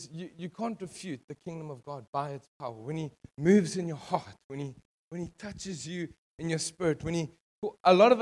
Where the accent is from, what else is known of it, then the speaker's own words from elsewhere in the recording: Benoni, Gauteng, South Africa; it's not because I'm from Benoni.